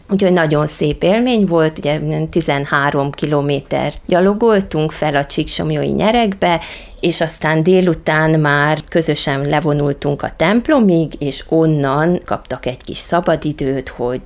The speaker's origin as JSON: {"language": "Hungarian", "country": "Romania", "said": "szombaton volt maga a csíksomlyói búcsú, nagyon korán keltünk, hogy odaérjünk az én szülőfalumba"}